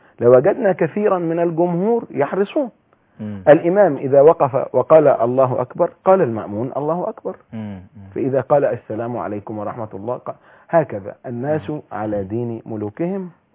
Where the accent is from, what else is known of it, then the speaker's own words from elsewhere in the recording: Manzala, Dakahlia, Egypt; مدرس لغة عربية من مدينة في أقصى شمال مصر اسمها المنزلة. وأنا مصري.